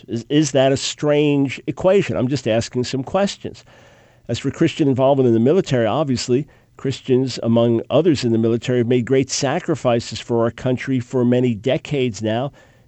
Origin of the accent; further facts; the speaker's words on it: New York City, New York, United States; I grew up in New York City, Long Island, and didn't have kind of an outdoors hunting, gun handling background.